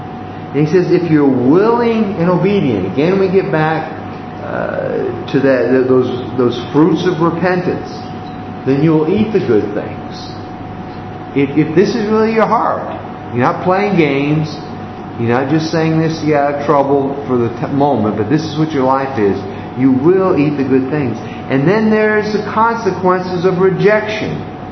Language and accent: English; Massachusetts, United States; I grew up in Massachusetts and it snowed all the time.